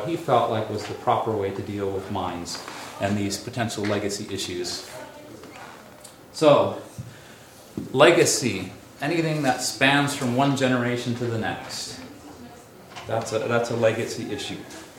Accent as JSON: {"language": "English", "region": "North Dakota", "country": "United States", "tie": "born or raised there", "said": "I grew up in North Dakota, so that's my bias."}